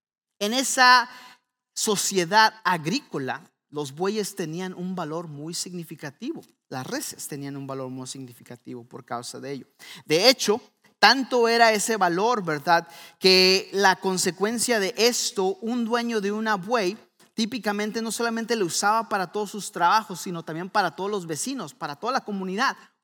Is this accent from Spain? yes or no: no; northern Mexico, Mexico; Siendo norteño, los norteños de México que somos muy carnívoros